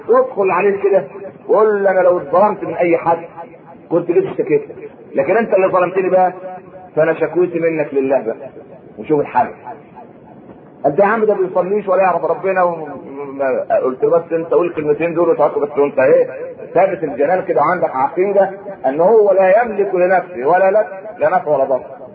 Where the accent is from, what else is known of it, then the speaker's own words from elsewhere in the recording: Egypt; يبقى كم جاهل عندنا في مصر؟ كلنا بنشتكي.